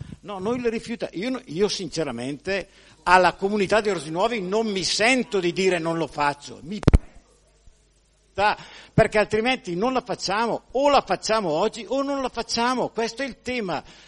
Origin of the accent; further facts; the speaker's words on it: Orzinuovi, Lombardy, Italy; Io sono un cittadino orceano, sono nato a Orzinuovi